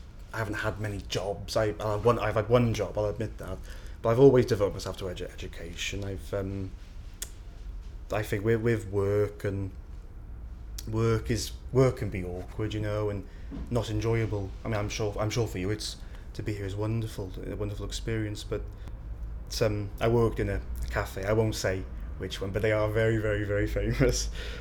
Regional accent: Cardiff, Wales, United Kingdom; now in London, United Kingdom; Well, as I said, I come from Cardiff. I've lived there all my life.

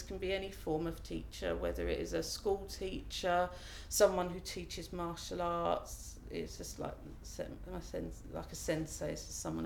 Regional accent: London, United Kingdom; I grew up in East London, where I still live today. I live in London Borough of Hackney, and I just live in Homerton, which is like the area of Hackney. I've lived pretty much in the same house since I was five

